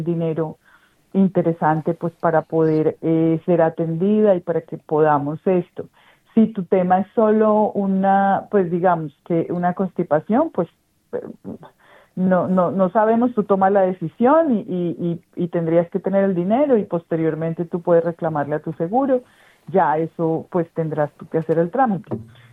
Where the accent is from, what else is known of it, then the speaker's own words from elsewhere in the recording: Colombia; now in Australia; Yo soy colombiana.